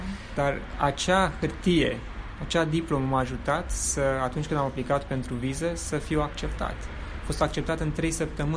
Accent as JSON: {"language": "Romanian", "country": "Romania", "said": "eu nu m-am simțit niciun fel dat deoparte pentru că provin din România"}